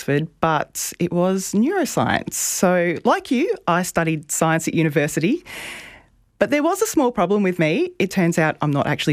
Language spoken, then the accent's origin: English; Dimboola, Victoria, Australia; I'm from Dimboola in Western Victoria. So it's famous for the play and some Sidney Nolan paintings, but more recently producing excellent science journalists.